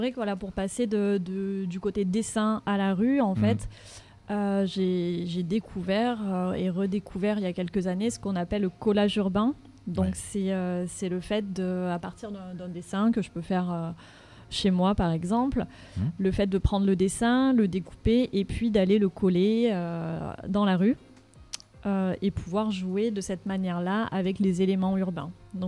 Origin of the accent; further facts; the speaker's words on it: Marseille, Provence-Alpes-Côte d'Azur, France; en tant que Marseillaise, j'ai accès à la mer, je m'intéresse à la faune marine.